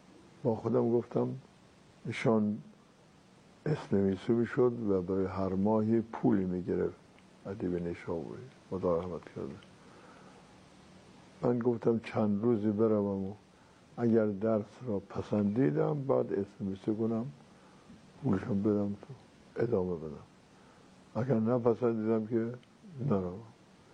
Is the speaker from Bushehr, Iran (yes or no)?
no; Mashhad, Razavi Khorasan, Iran; پدر، مادر و فضای زندگیمون و در محله ایدگاه مشهد منزل پدری ما بوده، محل سکونتشون اونجا بوده.